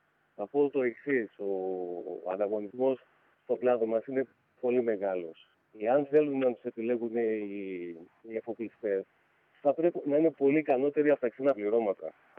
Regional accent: Agios Kirykos, North Aegean, Greece; Το νησί μου, από τον Άγιο Κύρκο.

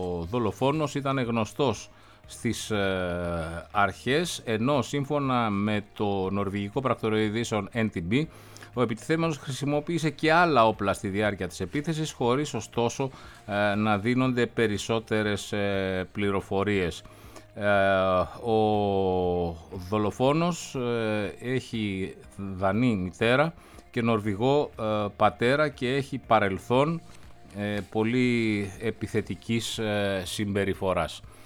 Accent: Corfu, Ionian Islands, Greece; στην ιδιαίτερη πατρίδα μου, την Κέρκυρα.

